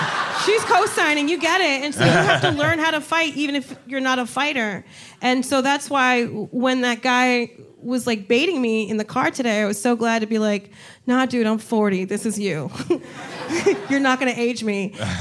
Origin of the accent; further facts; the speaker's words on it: New Jersey, United States; I'm from Jersey, and...